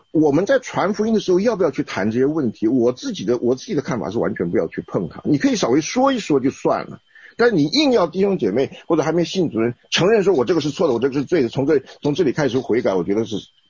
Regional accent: China; 而且我们中国人对这东西还是有一点厌恶。

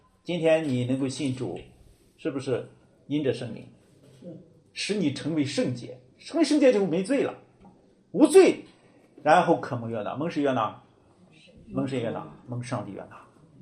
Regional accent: China; 尤其我们中国人，你称耶稣为主，这个很奇怪的，是吧？

